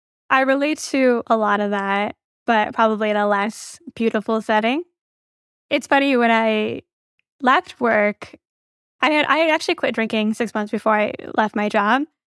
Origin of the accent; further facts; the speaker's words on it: Midwest, United States; Like my parents are Indian. I grew up in the Midwest.